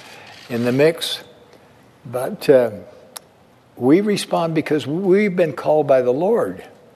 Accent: United States; We are white. And we are American.

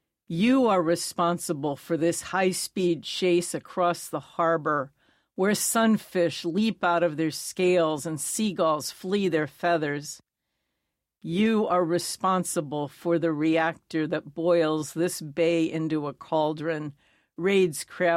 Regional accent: Annapolis, Maryland, United States; I grew up in Annapolis on the Chesapeake Bay, and this is how we spent our summers, crabbing and swimming.

